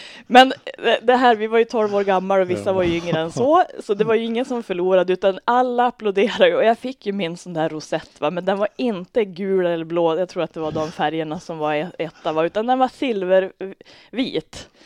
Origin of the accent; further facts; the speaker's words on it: Bredbyn, Västernorrland County, Sweden; Jag är uppvuxen i Bredbyn.